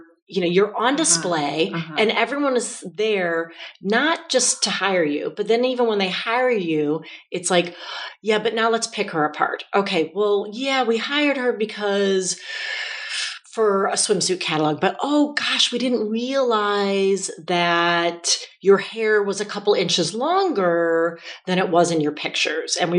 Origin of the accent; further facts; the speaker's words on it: Chicago, Illinois, United States; So growing up in Chicago, I grew up in the city.